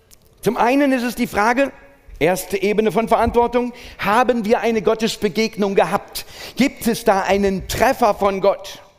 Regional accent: Saxony, Germany; Und bei uns im Erzgebirge, da wirkt es kulturell fast wie erfunden. Ja, da wird alles geschnitzt.

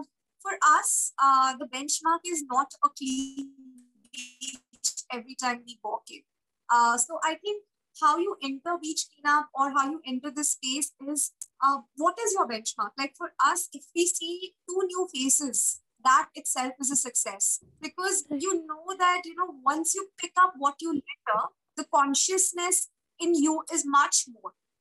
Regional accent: Kolkata, West Bengal, India; also born or lived in Uttar Pradesh; I'm from UP, born and brought up in Calcutta.

